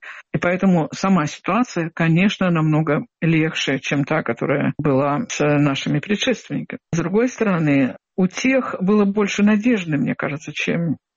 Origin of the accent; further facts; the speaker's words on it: Saint Petersburg, Russia; moved away; also born or lived in Moscow; Я из Петербурга уехала давно и жила в Москве.